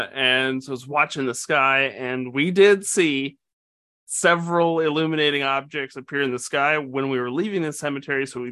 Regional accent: South Dakota, United States; when we opened this up, I said growing up in South Dakota, there weren't a lot of monsters or paranormal things.

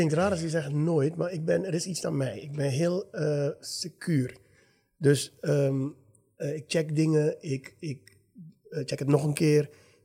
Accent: Suriname; En omdat ik groeide op in Suriname en er was niet zo heel veel nog.

